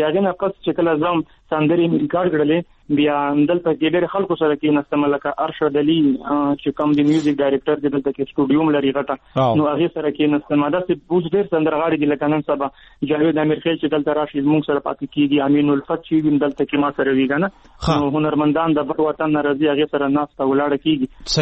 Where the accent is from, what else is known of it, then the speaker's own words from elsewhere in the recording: Khyber Pakhtunkhwa, Pakistan; زه د وزیرستان یم